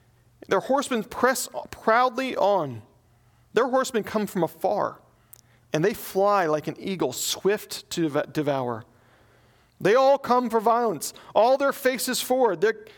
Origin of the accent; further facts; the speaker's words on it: the South, United States; but I grew up in the South, Bible Belt.